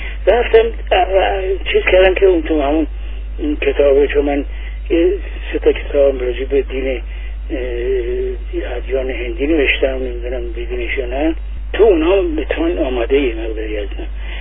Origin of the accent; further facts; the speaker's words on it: Iran; moved away; چون از ایران که رفتم بیرون، اومدم بیرون از همون موقع 27 اومدم بیرون